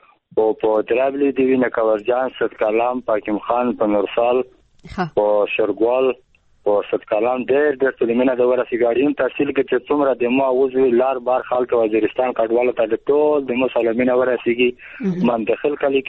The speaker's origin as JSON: {"language": "Pashto", "region": "Khost", "country": "Afghanistan", "said": "د خوست ولایت نه یم"}